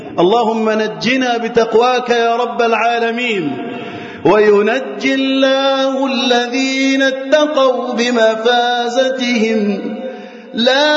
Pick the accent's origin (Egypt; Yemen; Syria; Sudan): Egypt; وأن تحفظ بلدنا مصر وسائر بلاد